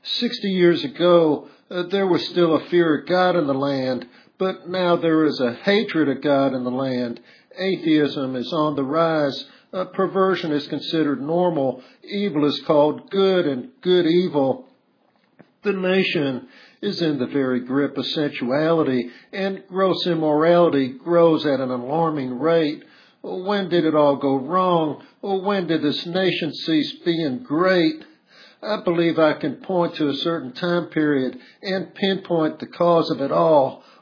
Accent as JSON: {"language": "English", "country": "United States", "tie": "born or raised there", "said": "I grew up in America in the 1950s, and it was a time when men wore hats and women wore gloves."}